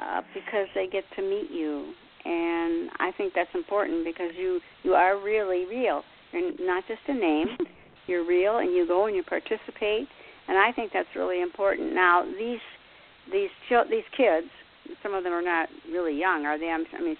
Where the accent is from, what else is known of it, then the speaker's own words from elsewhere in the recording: United States; You know, I'm just from the United States, not just